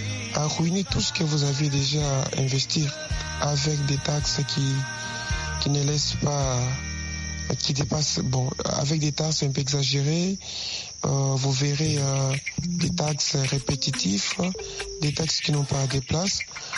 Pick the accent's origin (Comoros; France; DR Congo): DR Congo; Mais fort malheureusement, ici chez nous, en République démocratique du Congo, l'environnement entrepreneurial n'est pas du tout encouragé par le gouvernement congolais.